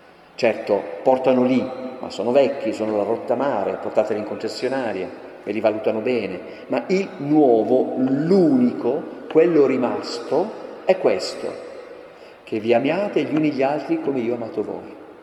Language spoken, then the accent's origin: Italian; Aosta Valley, Italy; Ora faccio un po' di pubblicità per le montagne e per la Valle d'Aosta. Dalle mie parti, nei villaggi di montagna